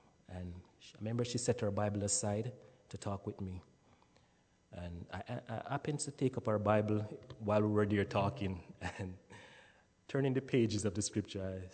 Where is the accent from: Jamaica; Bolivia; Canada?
Jamaica; Kingston; born there; I was born in Kingston, Jamaica. Elders of 9 children, and that's 8 boy and 1 girl